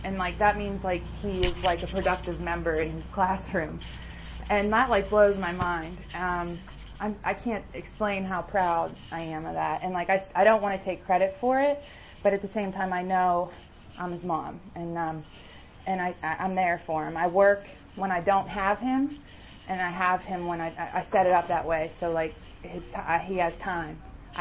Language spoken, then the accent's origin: English; Altoona, Pennsylvania, United States; now in Newcastle, United States; So I moved to Newcastle. I'm from Altoona, which that's why I love this area, too. I grew up in Altoona.